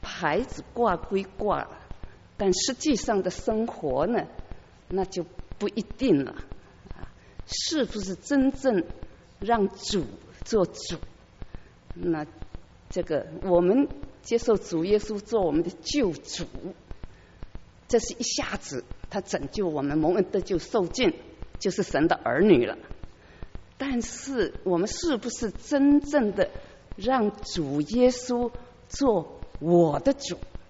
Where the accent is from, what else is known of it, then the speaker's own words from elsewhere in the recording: southern China, China; 他是北方人，我是南方人